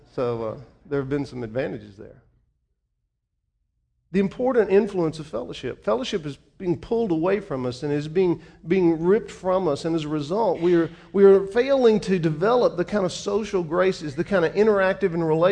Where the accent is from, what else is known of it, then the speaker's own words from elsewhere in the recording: the South, United States; Now, I grew up in the South, and as a result of that, when I was growing up, you said yes, sir, and no, sir.